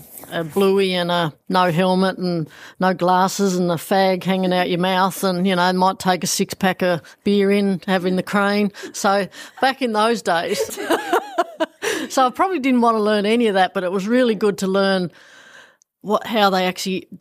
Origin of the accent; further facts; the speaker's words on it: George Town, Tasmania, Australia; Yeah, so I grew up in Georgetown. Mum and Dad moved there when I was just a little wee tacker of five.